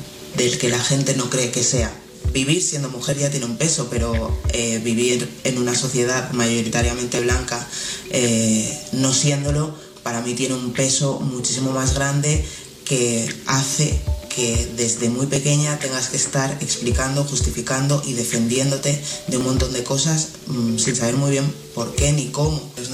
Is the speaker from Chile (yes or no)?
no; Barcelona, Catalonia, Spain; born there; now in Vilanova i la Geltrú, Spain; tengo 39 años, nací en Barcelona y vivo en Vilanova de la Geltrú.